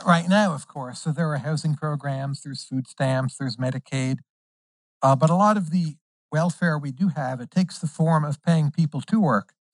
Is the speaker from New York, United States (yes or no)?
no; New Jersey, United States; You know, I'm from New Jersey, and where I'm from, what people would do is jump out in front of these things just to laugh